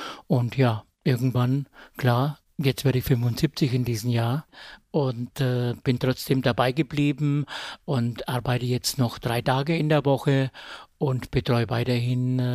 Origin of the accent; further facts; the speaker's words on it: Herzogenaurach, Bavaria, Germany; ich bin aus Herzogenaurach.